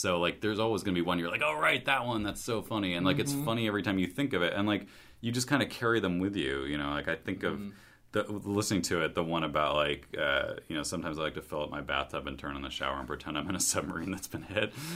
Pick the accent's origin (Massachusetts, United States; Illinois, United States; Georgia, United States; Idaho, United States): Massachusetts, United States; I grew up in New England, not near Boston, like, on the other end, of, like, on the western side of Massachusetts.